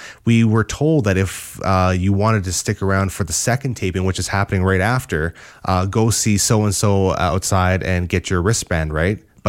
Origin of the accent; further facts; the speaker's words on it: Canada; I said, we're from Canada.